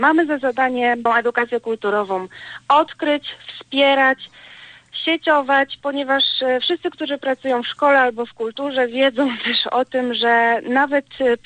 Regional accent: Zawidów, Lower Silesian Voivodeship, Poland; w Zgorzelcu, bo stamtąd pochodzę, właściwie z Zawidowa

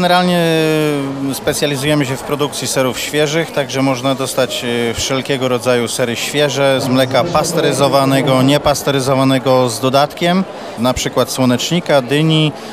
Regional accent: Borowiec, Lubusz Voivodeship, Poland; jesteśmy z Borowca, gmina Siedlisko.

